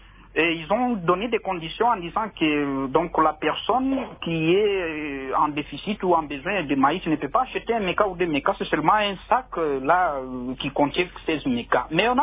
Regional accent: Kasaï, DR Congo; Vous voyez, chez nous au Kassai, le problème de la nourriture ici, le maïs, c'est ça même une nourriture de base.

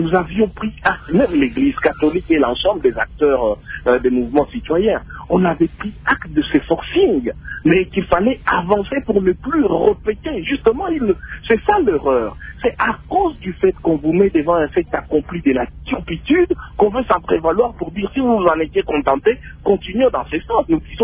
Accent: DR Congo

